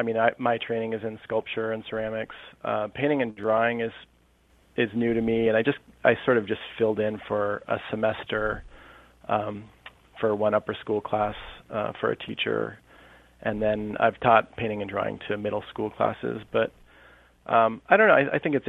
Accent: South Pasadena, California, United States; So I grew up in Pasadena till about first grade and went to private school in first grade. And then my family moved to South Pasadena because the public school system there is pretty good.

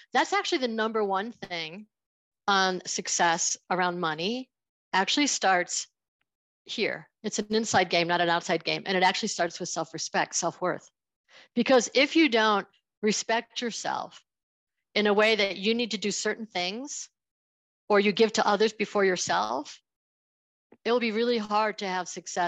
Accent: Buffalo, New York, United States; I grew up in the Buffalo area of New York State, and Buffalo straddles the Canadian border and the state of New York.

